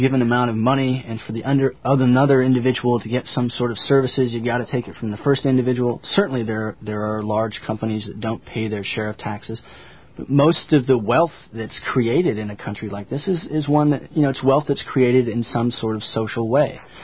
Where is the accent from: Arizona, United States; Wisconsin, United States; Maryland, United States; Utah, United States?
Utah, United States; Actually, I grew up in Utah. I was born in Utah